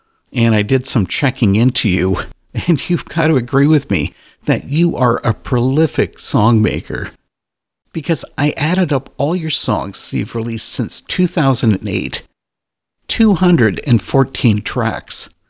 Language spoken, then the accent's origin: English; Canada; But I guess we are Canadian, and that is how you pronounce it, correct?